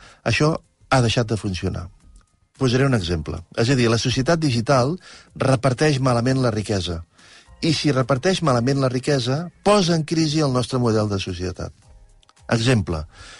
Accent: Barcelona, Catalonia, Spain; Jo sóc de Barcelona

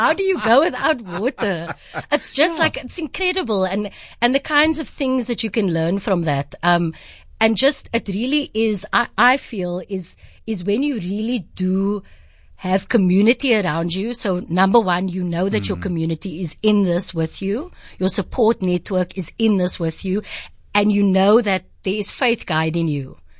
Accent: Cape Town, Western Cape, South Africa; I grew up on the Cape Flats

